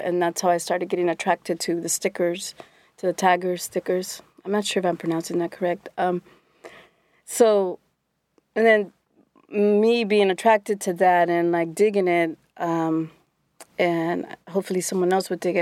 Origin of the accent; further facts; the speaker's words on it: San Francisco, California, United States; I grew up in San Francisco and in the Mission District.